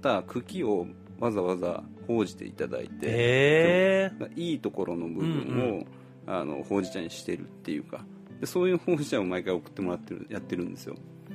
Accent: Kyoto, Japan; also born or lived in Tokyo; あ、京都が出身なんですね、はい、うん、で学生時代とサラリーマン、まあ、社会人を最初、まあ、東京でやってたんです、

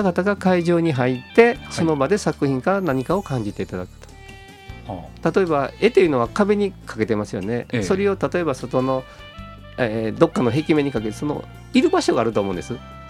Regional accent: Kyoto, Japan; 今年は地元京都の方でも個展を発表させていただいたり

